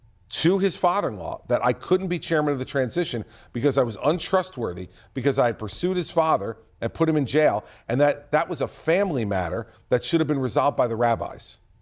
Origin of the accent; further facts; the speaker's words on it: New Jersey, United States; I'm definitely not the Bible guy, but I'm from New Jersey.